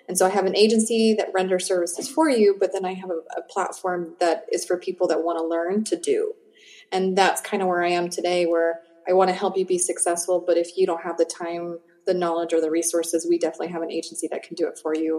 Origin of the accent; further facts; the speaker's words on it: United States; born there; my parents are both born and raised in Cuba. And so I'm the first child actually born on both sides of the family in the United States.